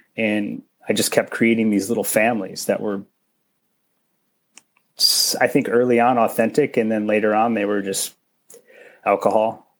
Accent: Michigan, United States; I grew up in a bunch of spots. My parents moved around early on and they split up and I went back and forth between the two. But this place that I talk about, what I refer to was Northern Michigan.

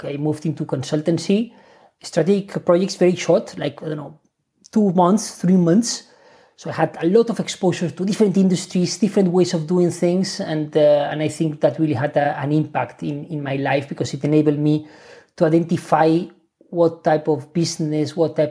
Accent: Spain; English is a second language; moved away as an adult; now in London, United Kingdom; So, I mean, you can tell by my accent that I'm from Spain. So I went to school, I went to university in Spain.

